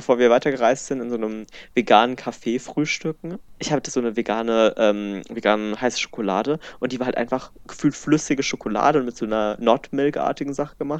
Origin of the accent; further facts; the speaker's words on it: Uruguay; weil wir kommen ja aus Uruguay.